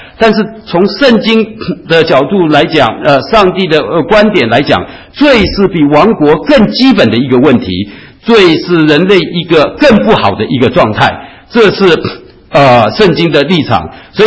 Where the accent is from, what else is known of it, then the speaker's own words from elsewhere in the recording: China; 那么我们中国人当然对于这个罪还有一些更多的这个理解哈